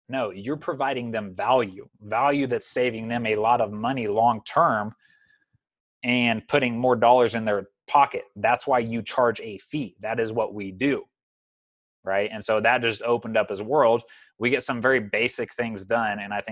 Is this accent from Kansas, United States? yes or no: yes; Tribune, Kansas, United States; I'm a small town kid. I grew up in Tribune, Kansas, 900 person town, 21 people in my graduating class. Like I grew up 15 miles out in the country.